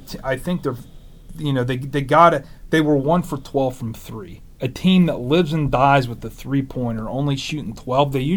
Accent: Las Vegas, Nevada, United States; I'm from Vegas, obviously

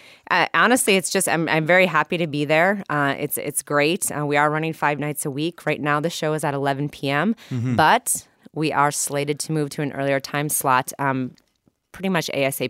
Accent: Minnesota, United States; also born or lived in Michigan; Prior to that, I'm from the Midwest, born in Michigan, grew up in Minnesota, and then turned down two full-ride scholarships to OCU and Point Park, Pittsburgh, to dance for a national touring company in Chicago.

